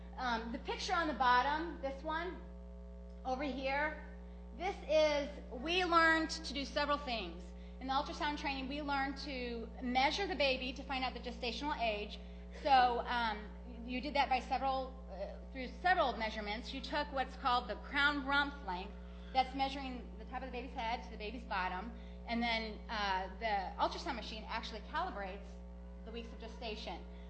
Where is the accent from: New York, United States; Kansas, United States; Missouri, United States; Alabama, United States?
Missouri, United States; St. Louis; There were about seven of us nurses who took the course, and just two of us were from out of town. I was from St. Louis, and we had someone from Chicago.